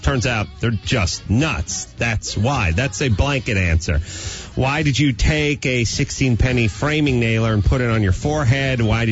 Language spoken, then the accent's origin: English; Los Angeles, California, United States; I mean, like, I'm just from Los Angeles, and I'm sort of annoyed.